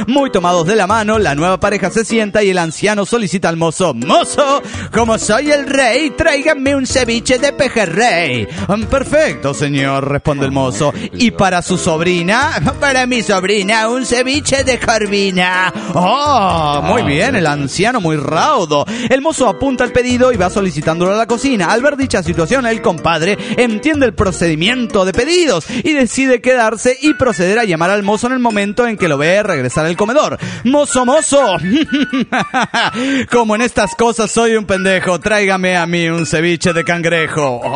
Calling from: Cochabamba, Bolivia; Soy mono virtual de Cochabamba, Bolivia.

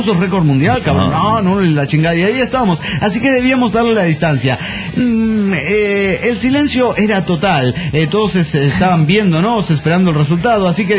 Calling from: Golden, Colorado, United States; de Golden, Colorado.

